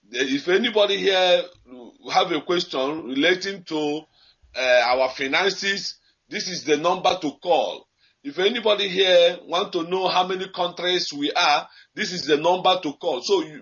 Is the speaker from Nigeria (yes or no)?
yes; Umujoka, Nigeria; now in Dublin, Ireland; I'm calling from Dublin, Ireland. I come from Umujoka in Olu local government, Biafra land.